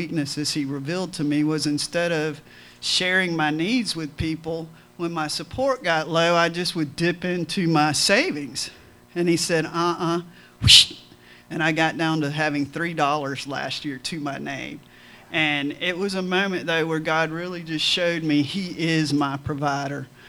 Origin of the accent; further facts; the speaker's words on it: Pensacola, Florida, United States; I'm from Pensacola.